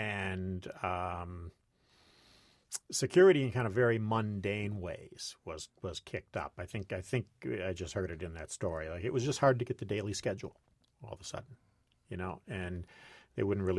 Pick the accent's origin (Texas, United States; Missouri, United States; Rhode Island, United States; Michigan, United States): Michigan, United States; Monroe; But this was at a tiny little radio station in my hometown of Monroe, Michigan, which is just south of Detroit.